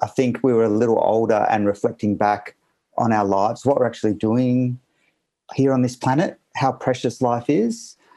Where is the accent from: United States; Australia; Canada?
Australia; I'm male, I'm Australian, I'm a musician